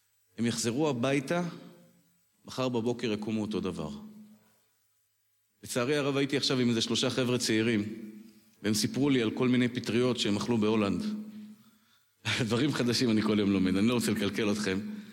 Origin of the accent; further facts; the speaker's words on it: Tel Aviv, Tel Aviv District, Israel; אני גדלתי בתל אביב.